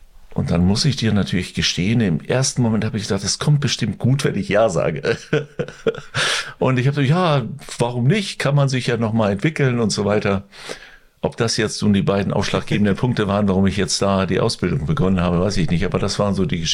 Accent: Lingen, Lower Saxony, Germany; Ich komme aus Lingen im Emsland, südwestliches Niedersachsen.

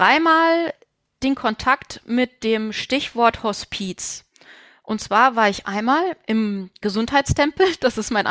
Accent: Rhineland, Germany; born there; Ich bin gebürtige Rheinländerin und wohne mit meinem Liebsten zusammen auf Schloss Venauen hier in Rösrath-Hoffnungstal, also im Rheinland, 20 Kilometer östlich von Köln.

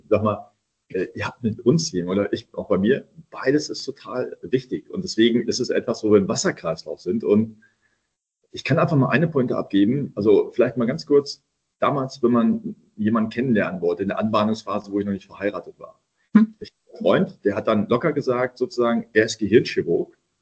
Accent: North Rhine-Westphalia, Germany; ich bin Sauerländer, ich komme direkt aus dem Mittelgebirge

